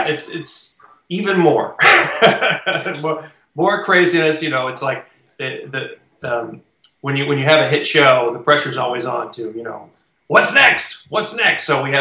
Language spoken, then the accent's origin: English; the South, United States; You know, I'm from the South, so I had hunter friends and relatives, and I'm used to seeing shotguns in the back of trucks.